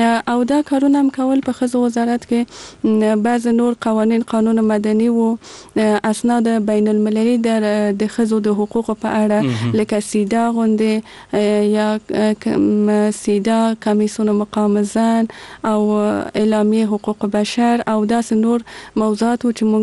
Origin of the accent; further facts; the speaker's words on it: Kabul, Afghanistan; born there; زه په کابل کې زغیدلې یم او دلته مجوون کړی.